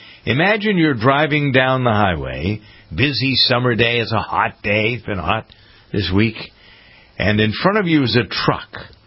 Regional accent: Framingham, Massachusetts, United States; it's something that's going on in my hometown of Framingham, Massachusetts.

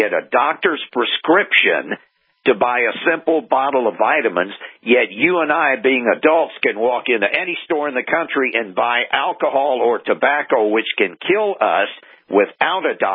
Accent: Texas City, Texas, United States; born there; now in Wyoming, United States; Remember, I was born in Texas City, so I know all about Texas politics.

